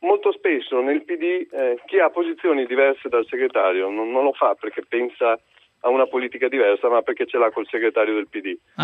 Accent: Padua, Veneto, Italy; Sono di Padova, in un giorno di festa vado a San Miniato.

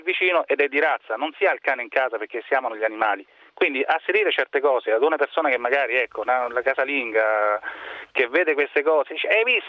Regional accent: Rome, Lazio, Italy; now in Bari, Italy; soprattutto al sud dove io risiedo, io sono di Roma, risiedo a Bari, in provincia di Bari.

